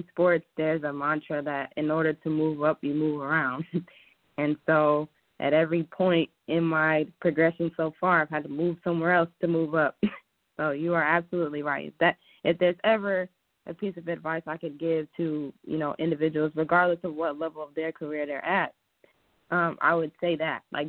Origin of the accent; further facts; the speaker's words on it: New Jersey, United States; now in Ohio, United States; Like, I'm from New Jersey, right? I'm not going to lie to you. I never really imagined being in Ohio.